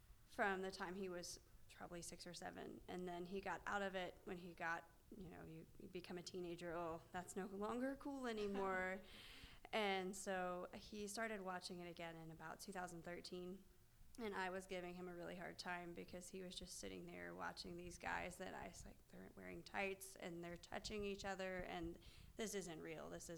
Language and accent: English; Morgantown, West Virginia, United States; born there; I was born in Morgantown, West Virginia, April 17th, 1989.